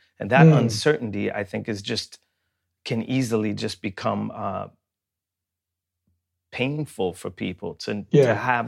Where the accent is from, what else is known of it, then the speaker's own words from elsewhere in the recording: Sweden; when I grew up in Sweden, when I was coming up as a rapper, you didn't really have gangsta rap in Sweden in the same way.